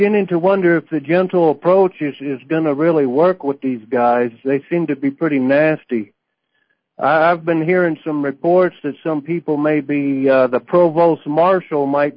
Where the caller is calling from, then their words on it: New Mexico, United States; I'm north of Santa Fe, about 30 or 40 miles. I'm near Espanola.